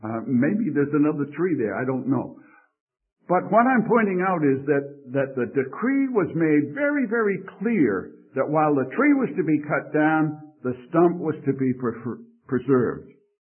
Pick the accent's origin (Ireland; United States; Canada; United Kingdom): United Kingdom; Scotland; being a Scot